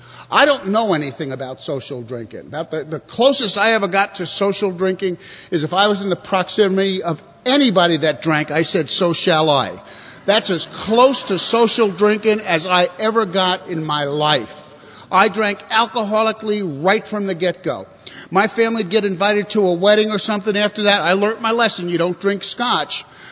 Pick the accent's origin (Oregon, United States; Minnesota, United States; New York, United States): New York, United States; And growing up in New York, we got a lot of apartment houses, so my family would throw me out, and I'd go camp out on a rooftop next door or down the block or whatever.